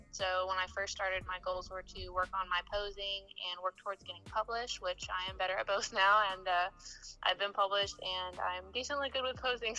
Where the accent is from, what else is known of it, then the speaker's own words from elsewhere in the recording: Georgia, United States; now in Missouri, United States; I'm originally from Georgia, but I now reside in Missouri.